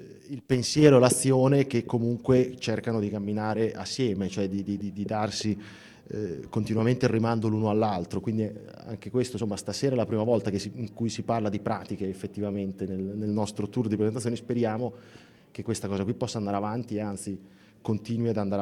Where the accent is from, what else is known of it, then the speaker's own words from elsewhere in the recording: Bologna, Emilia-Romagna, Italy; io vengo dal quartiere del Lungoreno, quindi delle baracche